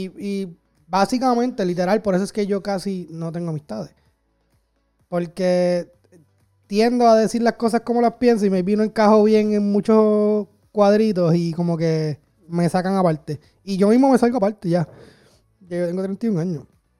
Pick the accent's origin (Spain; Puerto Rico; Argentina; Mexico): Puerto Rico; now in United States; si somos boricua, pues el tema choca un poco más porque sabemos que la mayoría de la policía en Puerto Rico